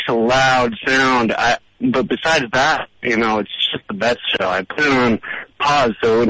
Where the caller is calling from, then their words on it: Brooklyn, New York, United States; I'm calling from Brooklyn.